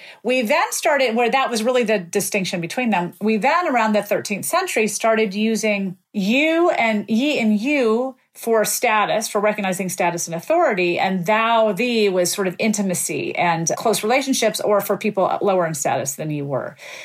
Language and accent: English; the South, United States; You know, I grew up in the South.